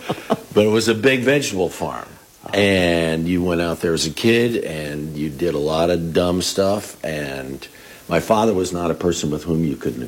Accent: Illinois, United States; So I grew up just south of Chicago. There's a couple of Dutch enclaves.

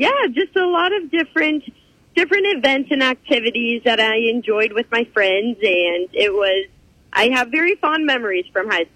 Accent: Bloomfield, Iowa, United States; Yeah, so I grew up in Bloomfield, Iowa, and absolutely love Southeast Iowa.

